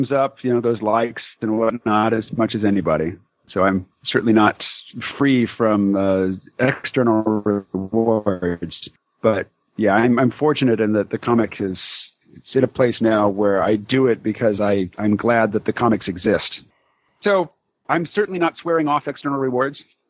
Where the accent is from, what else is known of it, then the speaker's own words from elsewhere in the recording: Arkansas, United States; I'm from the South. I was born in Arkansas. My family's still in Arkansas.